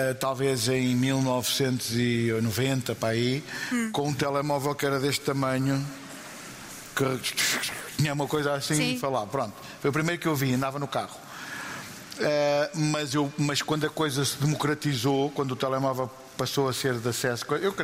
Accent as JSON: {"language": "Portuguese", "country": "Guinea-Bissau", "tie": "born there", "said": "Eu nasci na Guiné-Bissau."}